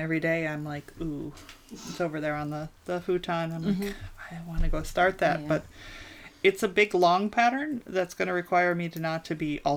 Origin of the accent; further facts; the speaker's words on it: Alaska, United States; Wait, I'm from Alaska.